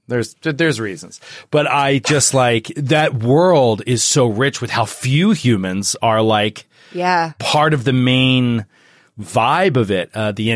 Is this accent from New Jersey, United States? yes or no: yes; Cranford, New Jersey, United States; Cranford.